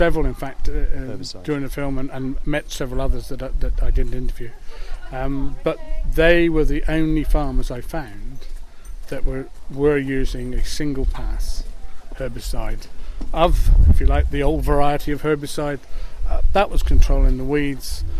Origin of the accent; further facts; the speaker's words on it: South West England, United Kingdom; I'm a Cornish farmer, conventional farmer, farm beef and sheep in Cornwall.